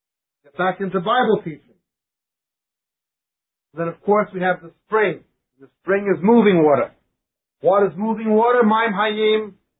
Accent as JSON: {"language": "English", "region": "New York", "country": "United States", "tie": "born there", "said": "My family were from England, but I was born in New York, and my wife and kids are Israeli."}